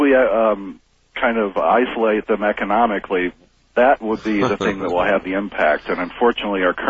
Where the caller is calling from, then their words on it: Phoenix, Arizona, United States; I'm calling from Phoenix.